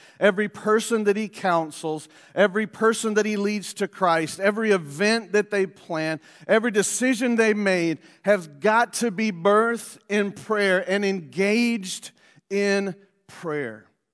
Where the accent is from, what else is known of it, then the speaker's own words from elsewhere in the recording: the South, United States; Hey, I'm from the South, so, like, our pastors down South, man, they throw hankies around